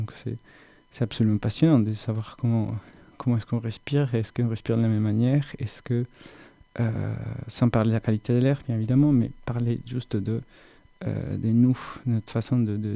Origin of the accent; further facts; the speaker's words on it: Bogotá, Bogotá D.C., Colombia; cette expérience a été donnée dans une capitale comme Bogota, je viens de la Colombie